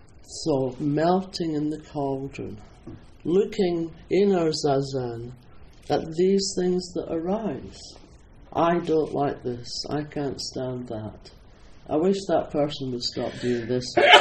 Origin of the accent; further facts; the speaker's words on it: Scotland, United Kingdom; I'm Scottish. You know, that separates me off from everybody right there.